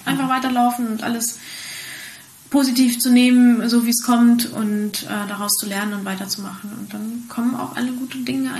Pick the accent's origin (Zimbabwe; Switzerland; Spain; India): Spain; German is a second language; moved away as an adult; now in Germany; Vater war Schweizer, meine Mutter Ägypterin. Kann man sich jetzt entscheiden, wo die Wurzeln hingehen. aber ja, von klein auf aufgewachsen in Spanien und lebe jetzt zum ersten Mal seit einem Jahr in Deutschland.